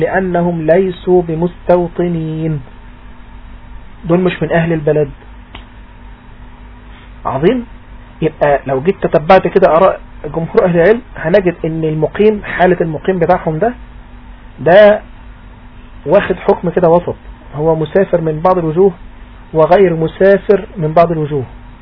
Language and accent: Arabic; Egypt; بلدنا مصر يعني